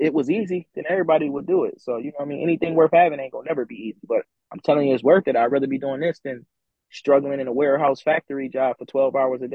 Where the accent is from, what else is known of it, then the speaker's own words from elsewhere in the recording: Buffalo, New York, United States; now in Atlanta, United States; Atlanta is like, just growing up in Buffalo in poverty in the hood and not being able to enjoy the finer things in life.